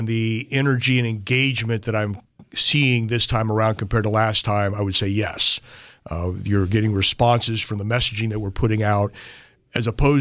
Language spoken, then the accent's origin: English; California, United States; I went back to the West Coast, where I grew up in California most of my life.